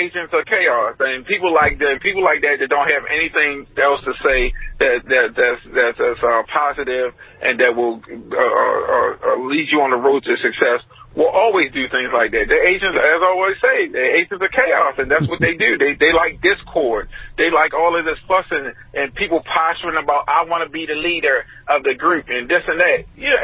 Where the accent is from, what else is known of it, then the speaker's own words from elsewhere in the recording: New York, United States; You come from Boston. I come from New York. So here's the thing. We, you know, we come from places where, look, you're either going to bite the bullet or you're just not going to make it.